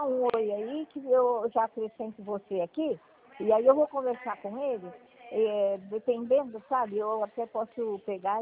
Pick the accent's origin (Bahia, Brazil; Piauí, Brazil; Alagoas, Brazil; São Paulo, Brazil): São Paulo, Brazil; now in São Bernardo do Campo, Brazil; eu moro em São Bernardo, mas eu sou de São Paulo.